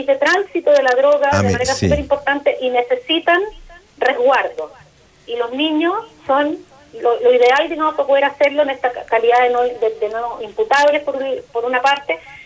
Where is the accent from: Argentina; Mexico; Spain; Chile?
Chile; Yo creo que como sociedad chilena no lo queríamos ver